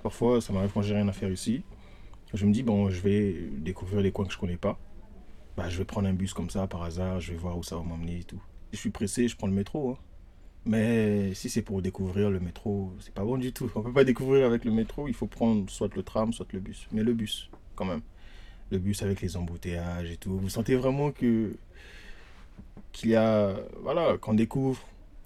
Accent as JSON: {"language": "French", "region": "Brazzaville", "country": "Republic of the Congo", "moved": "yes", "lives_now": "France", "said": "Je suis congolais de Brazza. Et je suis arrivé en France en septembre."}